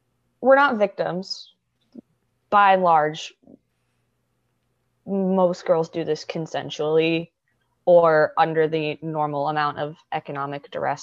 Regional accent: Ohio, United States; Well, I'm from Ohio, so basically all of my family still lives there.

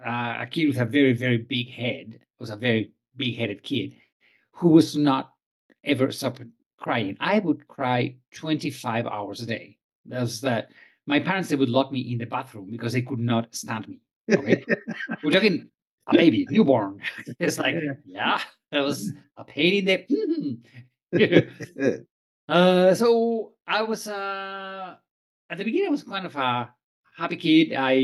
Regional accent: Pamplona, Navarre, Spain; and he was born in the state where I come from Navarra. So I'm named after him. I was born here in Pamplona on February 10th, 1971.

